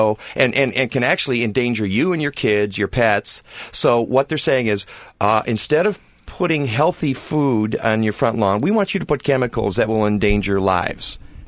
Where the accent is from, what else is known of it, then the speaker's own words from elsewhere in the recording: Michigan, United States; I'm from Michigan, and I'm from Oakland County, which is where Oak Park, Michigan is.